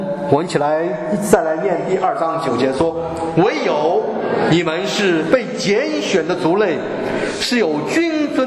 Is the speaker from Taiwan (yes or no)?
no; China; 我们中国人从来不知道谁是耶稣基督弥赛亚。哎，我们中国中华人民共和国今年是哪年？